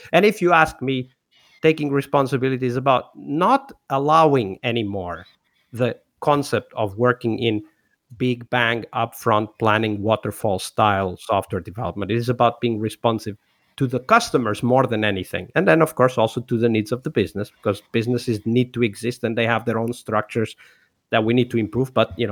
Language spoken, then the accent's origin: English; Portugal; English is a second language; I am from Portugal, which is more than 1,000-year-old country.